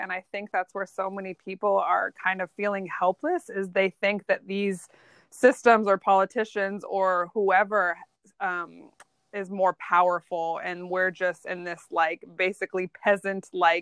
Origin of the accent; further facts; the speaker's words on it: Midwest, United States; It was the same for me growing up in the Midwest.